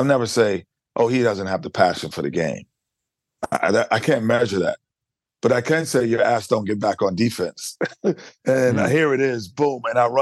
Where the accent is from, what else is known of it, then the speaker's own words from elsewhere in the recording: New York City, New York, United States; because it was the Knicks, and I'm a New Yorker. It's like growing up in your hometown and being the team you've rooted for your whole life